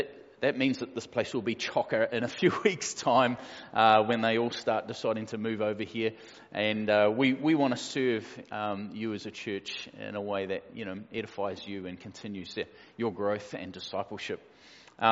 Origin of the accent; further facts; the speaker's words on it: Auckland, New Zealand; So I was born and raised in West Auckland.